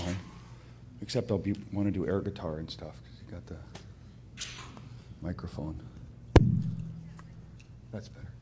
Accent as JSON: {"language": "English", "region": "Washington", "country": "United States", "said": "I'm from Washington State, so it's like 8 o'clock."}